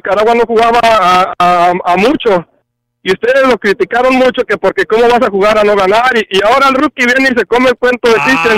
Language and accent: Spanish; Mexico; Soy mexicano y escucho su programa ya de hace tiempo.